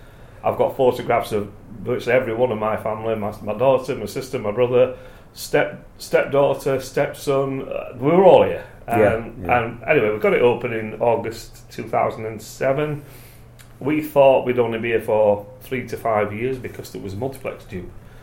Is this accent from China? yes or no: no; Barnsley, Yorkshire and the Humber, United Kingdom; I'm from Barnsley, I've always lived in Barnsley, I've worked all over the place, but always come back to Barnsley.